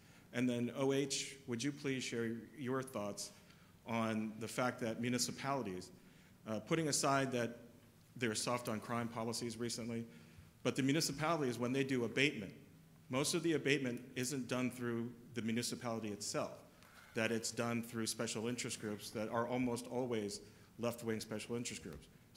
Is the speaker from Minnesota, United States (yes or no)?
no; Newport Beach, California, United States; I'm from Newport Beach, California.